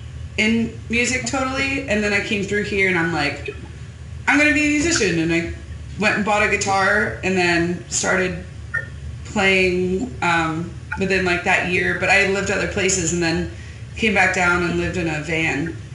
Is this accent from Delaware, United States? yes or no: yes; Newark, Delaware, United States; moved away as an adult; also born or lived in Yellowstone / Alaska / Colorado; Yeah, I'm from Newark, Delaware. I was there till I was like 22. And then I went on this whole thing of like just trying to travel around everywhere, and I moved out to Yellowstone, and then I lived up in Alaska and Colorado